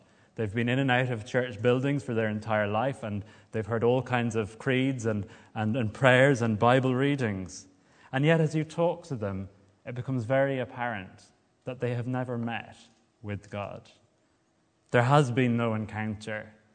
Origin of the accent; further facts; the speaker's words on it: Limerick, Munster, Ireland; I come from Limerick, so it's a bit of a sore point.